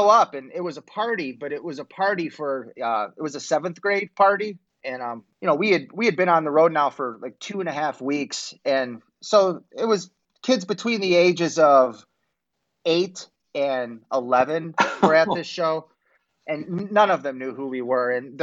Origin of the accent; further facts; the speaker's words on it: Hanover Park, Illinois, United States; and I was from the suburbs. I grew up in Hanover Park.